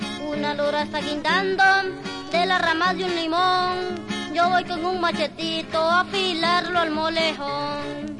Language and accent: Spanish; Puriscal, San José, Costa Rica; Lo que yo les he contado es algo tradicional, que se vive allá en mi tierra, que se llama Puriscal.